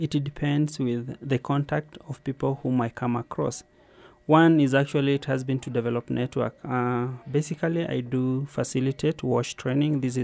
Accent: Nakuru, Nakuru County, Kenya; No. I come from Nakuru, that is the headquarter of Rift Valley.

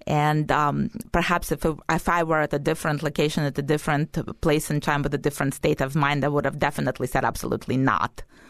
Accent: Kyiv, Ukraine; because I'm from Kyiv.

